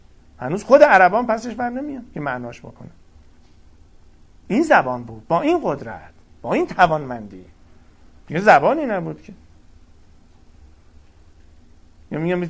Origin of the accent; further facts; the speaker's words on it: Iran; چرا ما که ایرانی هستیم باید